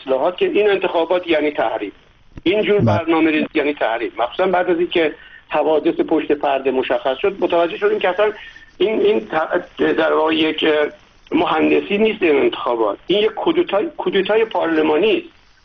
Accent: Iran; به عنوان یک ایرانی

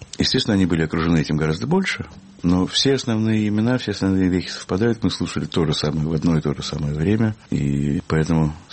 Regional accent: Russia; я рос в Советской России, а при этом оказалось, что я вырос в культуре рок-н-ролла

